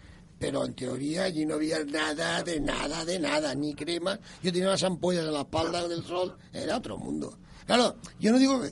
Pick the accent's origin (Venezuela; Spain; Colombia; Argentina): Spain; si somos los políticos españoles, somos racionales